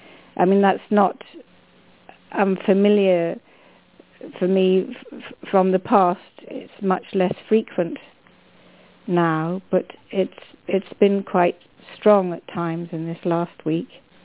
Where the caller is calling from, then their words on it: Totnes, South West England, United Kingdom; I'm calling from Totnes in England.